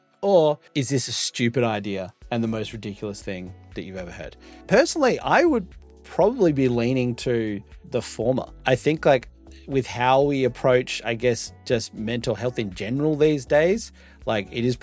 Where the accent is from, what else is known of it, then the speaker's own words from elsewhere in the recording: Melbourne, Victoria, Australia; when I was a little boy growing up in Melbourne, Australia, and, you know, working on Chapel Street was really, really tough.